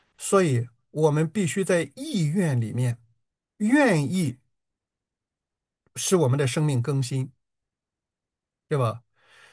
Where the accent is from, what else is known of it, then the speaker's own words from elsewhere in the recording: China; 可是我们中国人虽然没有信仰，但是我们深知道人无完人。